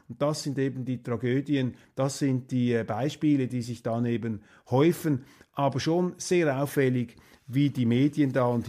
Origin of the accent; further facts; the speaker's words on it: Switzerland; Für mich als Schweizer